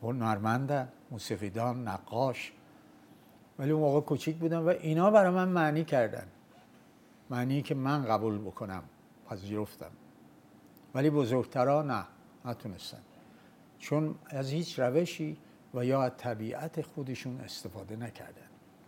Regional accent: Sari, Mazandaran, Iran; با توجه به اینکه من اون موقع مثلا دبیرستانی بودم، خب ساری بودم یا دانشجو بودم، تهران بودم. از ساری زیاد می اومدم تهران به خاطر خانواده پدریم

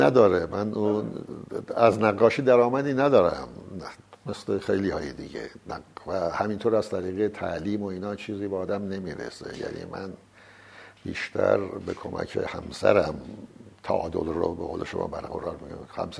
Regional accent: Bandar Anzali, Gilan, Iran; چون در بندر انزلی به دنیا آمدم، لب آب مثل مرغابی ها، اردک ها لب آب بزرگ شدیم.

